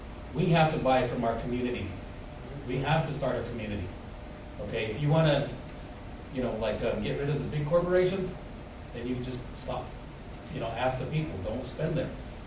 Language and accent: English; New Mexico, United States; I come from the Navajo Nation of New Mexico.